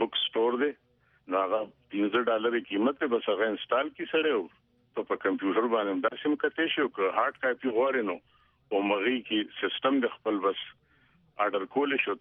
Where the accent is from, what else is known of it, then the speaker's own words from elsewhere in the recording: Khyber Pakhtunkhwa, Pakistan; زه یم له پاکستان د پښتونخوا یم